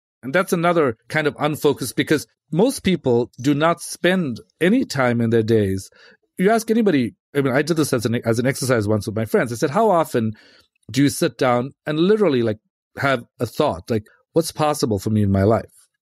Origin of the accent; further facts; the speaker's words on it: South Africa; I'm from South Africa, and I was from a pretty rough neighborhood, grew up in that neighborhood, very loving family.